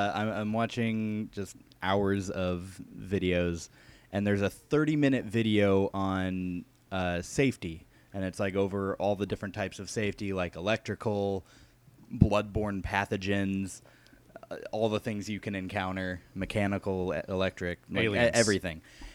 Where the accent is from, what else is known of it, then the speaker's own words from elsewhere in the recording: Chicago, Illinois, United States; now in Austin, United States; I am from Chicago before I was in Austin